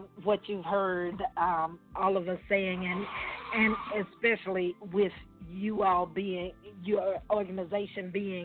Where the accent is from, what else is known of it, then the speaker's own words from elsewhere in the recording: Georgia, United States; because I'm from South Georgia. I'm from the country. And I still kind of conduct myself as country